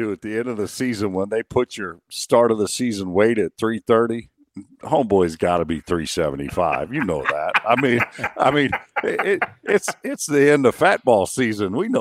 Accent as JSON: {"language": "English", "region": "West Coast", "country": "United States", "tie": "born or raised there", "said": "Dungeness crab is my favorite just from growing up on the West Coast."}